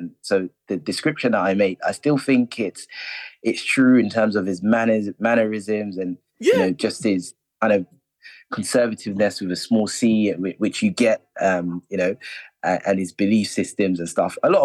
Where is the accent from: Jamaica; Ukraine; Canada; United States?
Jamaica; We grew up as brothers in Jamaica.